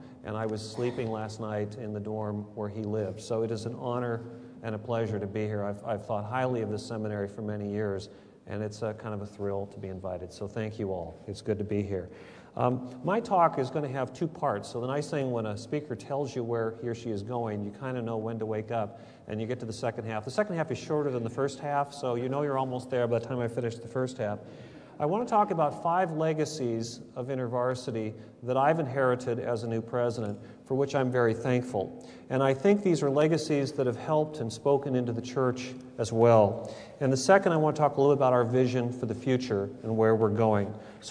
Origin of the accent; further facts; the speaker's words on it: Seattle, Washington, United States; now in Madison, United States; I'm from Seattle and moved to Madison 3 years ago in Wisconsin